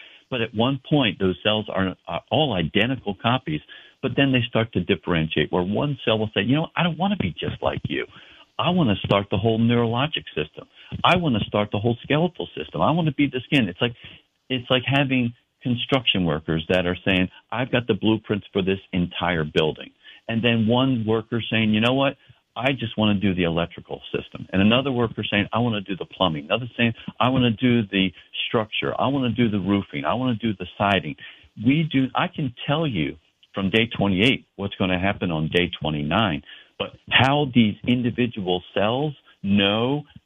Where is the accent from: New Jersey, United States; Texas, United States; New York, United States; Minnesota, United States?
New Jersey, United States; I mean, I'm from New Jersey is where I grew up.